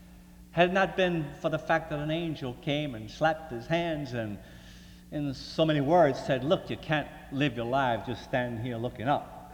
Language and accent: English; Portsmouth, Virginia, United States; I grew up in Portsmouth, Virginia, and two doors down the street from me lived a real nice man named Mr. Wimmer.